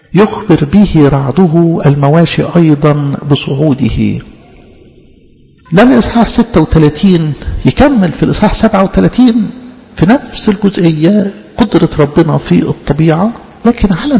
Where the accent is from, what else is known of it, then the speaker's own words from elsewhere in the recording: Egypt; عندنا في مصر